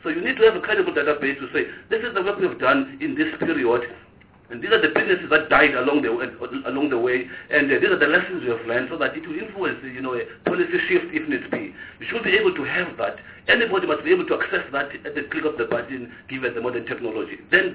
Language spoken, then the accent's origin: English; Eastern Cape, South Africa; I come from the Eastern Cape